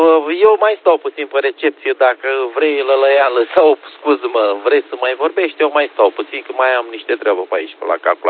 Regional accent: Brăila, Brăila County, Romania; sunt de la Brăila.

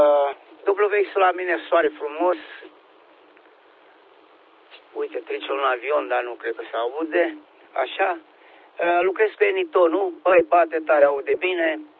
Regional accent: Romania; Păi de noi suntem români, bem cafea.

